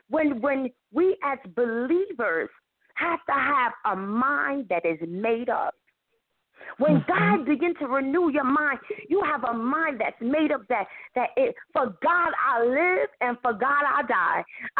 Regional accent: New York, United States; maybe that's just because I'm from New York.

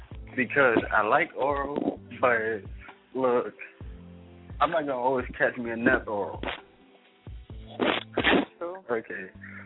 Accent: Brooklyn, New York, United States; Nah, I'm from Brooklyn.

